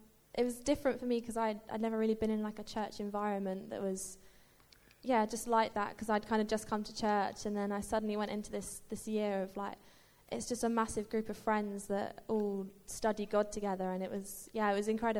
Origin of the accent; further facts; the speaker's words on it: Bracknell, South East England, United Kingdom; I'm from Bracknell, born and raised.